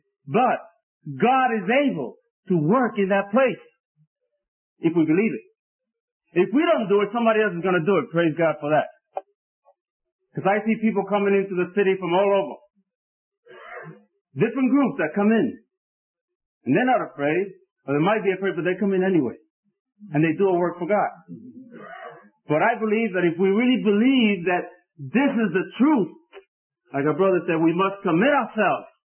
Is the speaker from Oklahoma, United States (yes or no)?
no; New York City, New York, United States; I grew up in New York City, and I've been in the assembly ever since I was born, just like my dear brother David.